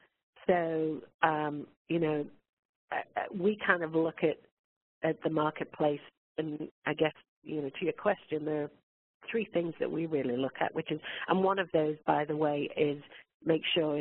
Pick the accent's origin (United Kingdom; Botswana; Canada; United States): Canada; it is the we're Canadian after all, so that's what we do naturally.